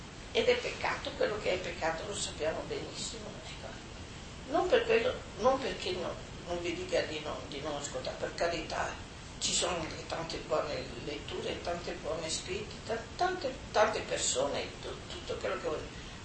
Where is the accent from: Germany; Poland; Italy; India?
Germany; Italian is a second language; Che io sono tedesca, capisco